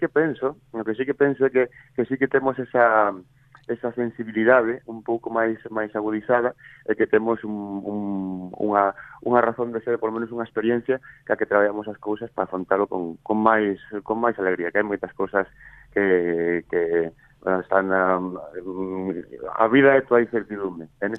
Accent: Galicia, Spain; toda esa forma de sentir e de ver da nosa terra, sobre todo, porque son galegos, e os galegos nos gusta moito tirar pa diante

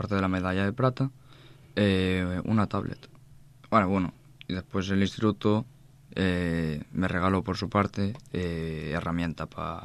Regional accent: Neda, Galicia, Spain; Yo soy de Neda.

